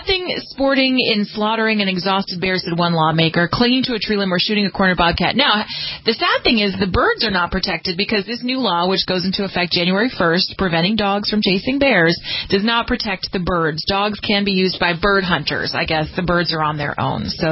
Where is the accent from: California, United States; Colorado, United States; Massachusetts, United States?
California, United States; so let's start in my home state of California.